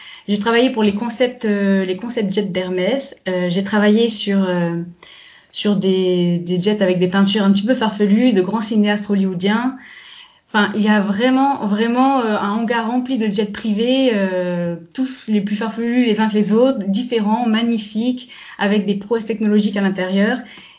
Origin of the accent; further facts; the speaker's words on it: French Polynesia; moved away as an adult; now in France; Je suis originaire de la Polynésie française. Et comme beaucoup d'ultramarins, à 18 ans, je suis arrivée en métropole pour poursuivre mes études.